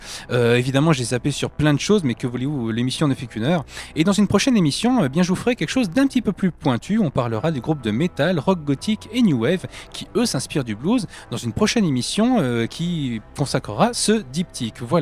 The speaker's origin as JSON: {"language": "French", "country": "France", "said": "ben moi, je suis français"}